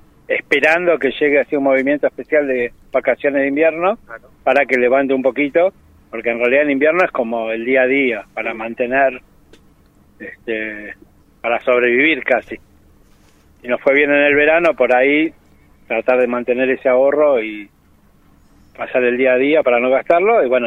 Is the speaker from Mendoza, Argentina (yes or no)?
no; Buenos Aires, Argentina; De Buenos Aires.